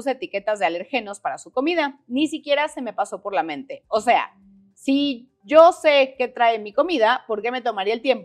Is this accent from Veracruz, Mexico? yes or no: yes; Jalcomulco, Veracruz, Mexico; Fíjate que ahí cuando yo crecí en Jalcomulco